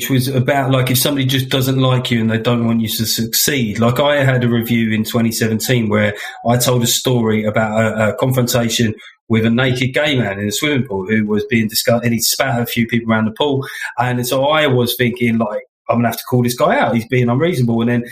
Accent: United Kingdom; And then because something about being British that, I've got swagger.

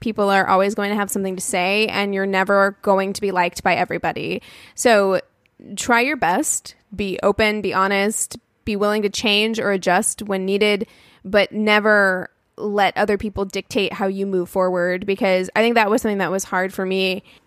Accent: Albuquerque, New Mexico, United States; born there; I was born in Albuquerque, New Mexico.

